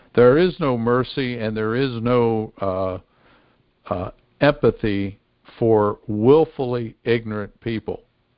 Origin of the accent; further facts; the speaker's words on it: Pennsylvania, United States; Where I grew up in the Amish country of Pennsylvania, every farmhouse had a stocked pantry.